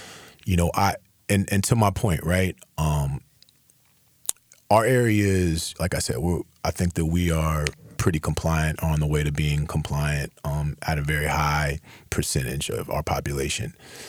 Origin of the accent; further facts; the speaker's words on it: North Carolina, United States; Like I said, I'm from Onslow.